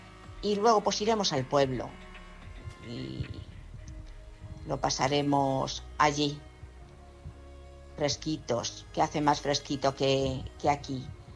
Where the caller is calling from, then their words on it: Madrid, Community of Madrid, Spain; de Madrid.